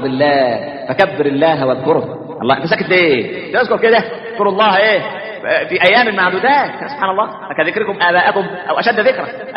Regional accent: Minya, Minya Governorate, Egypt; انا فاكر زمان على المحطه ها عندنا في المنيا

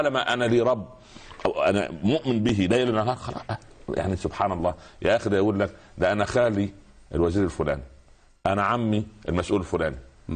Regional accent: Egypt; عندنا في مصر يقول لك ربك رب عطى يدي البرد على قد الغطى

